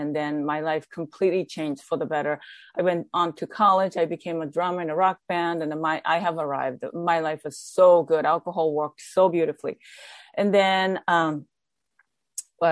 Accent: Japan; moved away; I was born and raised in Japan, and I just really needed to get out of Japan because Japan was my problem.

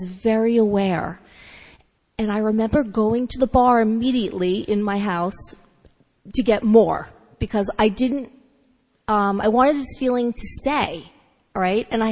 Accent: New York, United States; I grew up in Westchester, you know, in the woods behind there, right?

